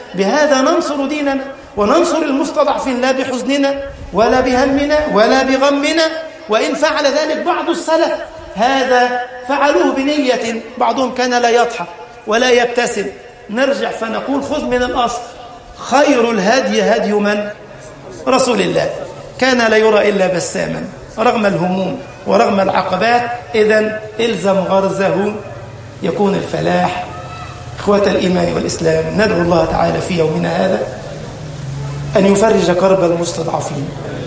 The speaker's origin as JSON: {"language": "Arabic", "country": "Egypt", "said": "اجعل بلدنا مصر أمنا أمانا، سخاء رخاء."}